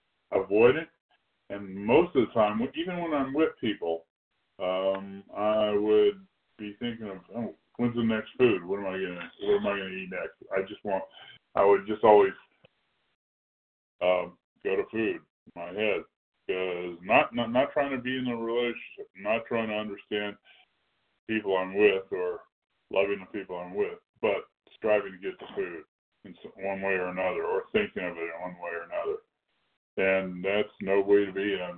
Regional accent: Arizona, United States; oh yeah, I'm sorry, I'm from Arizona.

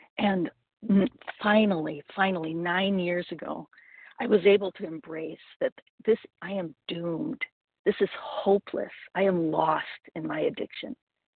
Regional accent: California, United States; and I'm recovered from Southern California.

